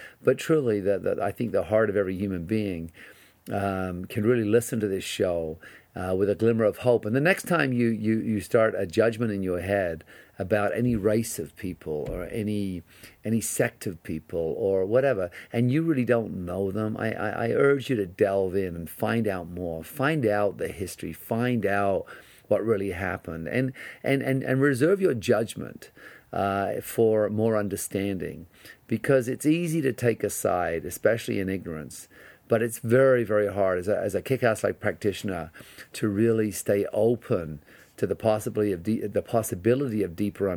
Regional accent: England, United Kingdom; growing up in England, where there was a lot of bombings

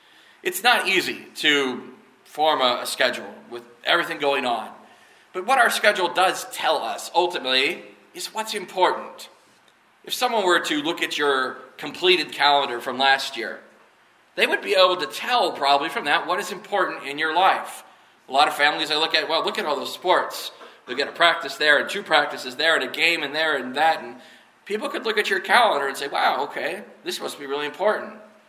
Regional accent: Kansas, United States; Now, we're from Kansas. We don't speak Vietnamese.

